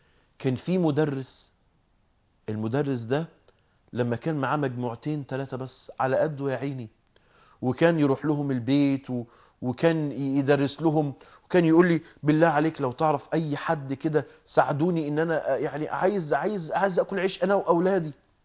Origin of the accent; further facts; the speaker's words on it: Mansoura, Dakahlia, Egypt; يعني احد العلماء اللي كان بيجي عندنا في المنصورة